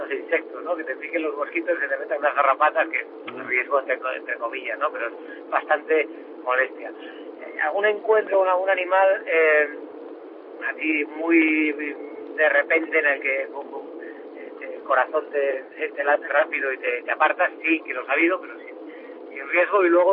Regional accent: Navarre, Spain; Yo soy de Navarra y de las Laderas Reales, cerca de mi pueblo

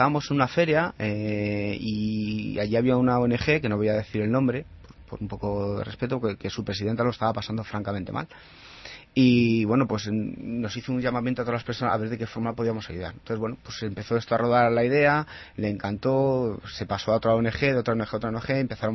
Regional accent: Fuenlabrada, Community of Madrid, Spain; como somos de Fuenlabrada, llegó el momento de atrevernos a una gran ciudad como es Fuenlabrada, pues es muy grande.

